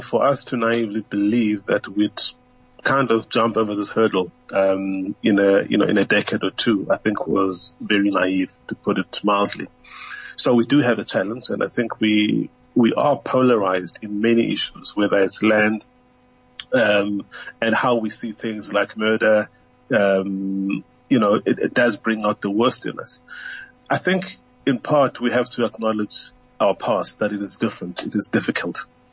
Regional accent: South Africa; In South Africa, we're not even there. We still don't even identify first and foremost as South African.

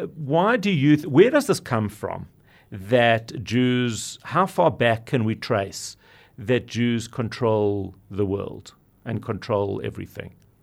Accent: South Africa; We love being South African

